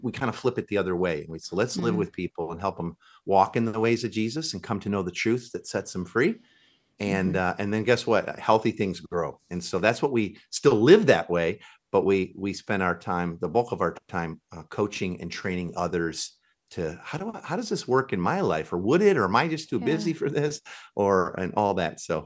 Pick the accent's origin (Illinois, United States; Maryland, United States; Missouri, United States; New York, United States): Illinois, United States; Chicago; now in Seattle, United States; And we're from Chicago area originally. We live out in Seattle area now